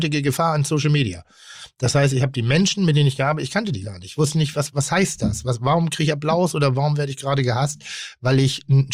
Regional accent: Pinneberg, Schleswig-Holstein, Germany; Ich habe, komme ich aus Pinneberg irgendwie so

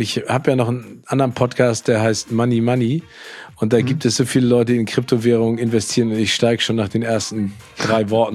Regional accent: Northern Germany, Germany; Ich komme aus dem Norden, ne?

